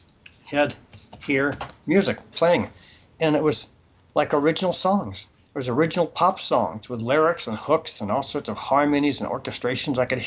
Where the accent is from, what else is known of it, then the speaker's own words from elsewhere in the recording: Boston, Massachusetts, United States; Well, I'm from Boston, so I'm the Tom Brady New England Patriots, the ones who win all the time.